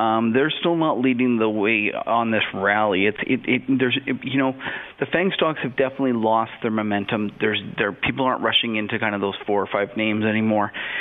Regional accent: Canada; we're Canadian

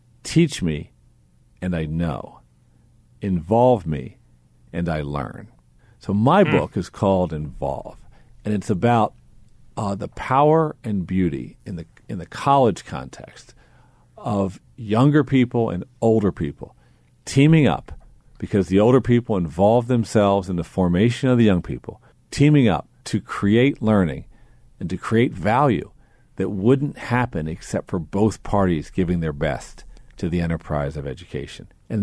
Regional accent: Baltimore, Maryland, United States; Well, I was so fortunate. I grew up in Baltimore City, and was born in 1961.

